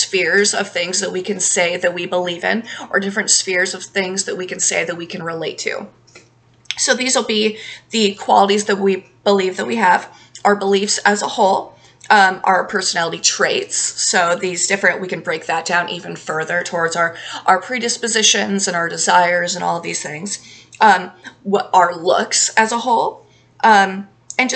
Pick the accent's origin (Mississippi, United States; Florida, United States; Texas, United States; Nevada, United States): Nevada, United States; I am a woman. I am from Nevada.